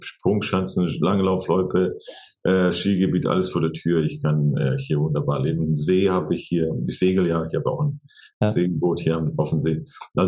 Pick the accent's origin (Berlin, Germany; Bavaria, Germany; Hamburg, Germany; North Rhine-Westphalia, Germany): Hamburg, Germany; now in Switzerland; ich bin 54 Jahre alt. Und eigentlich bin ich ein gebürtiger Hamburger, lebe in der Schweiz, aber habe montenegrinische Wurzeln